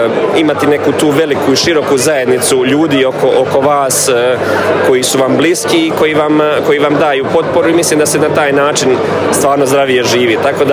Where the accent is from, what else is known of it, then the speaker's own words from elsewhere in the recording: Herzegovina, Bosnia & Herzegovina; Ja sam evo potekao iz Hercegovine